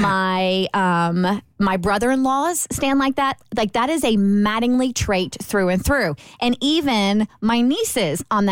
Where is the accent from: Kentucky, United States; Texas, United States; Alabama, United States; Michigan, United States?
Kentucky, United States; See, we're all from Kentucky, so I felt like this was a completely suitable question to ponder.